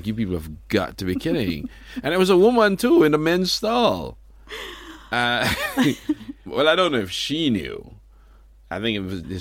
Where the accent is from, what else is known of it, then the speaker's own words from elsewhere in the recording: Jamaica; I mean, I'm Jamaican. We do everything to a soundtrack.